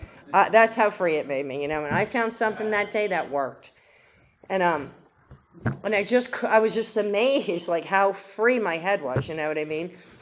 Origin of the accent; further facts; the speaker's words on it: New Jersey, United States; And I was born and raised in New Jersey, Irish Catholic, and that just says it all, you know what I mean?